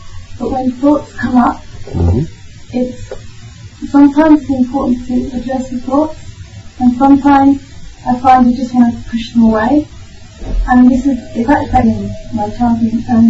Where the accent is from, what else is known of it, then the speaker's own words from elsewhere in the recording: London, United Kingdom; I'm from London, and I've been traveling around.